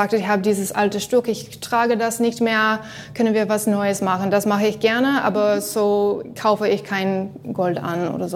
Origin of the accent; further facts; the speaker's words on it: Canada; Ja, original komme ich aus Kanada. Ich habe in Kanada studiert.